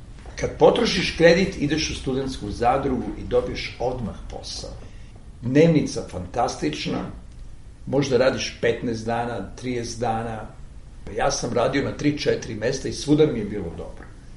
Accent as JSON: {"language": "Serbian", "town": "Zemun", "region": "Belgrade", "country": "Serbia", "tie": "born or raised there", "said": "da sam odrastao u Beogradu, ali koji više ne postoji, a to je austrijski deo Beograda, Zemun"}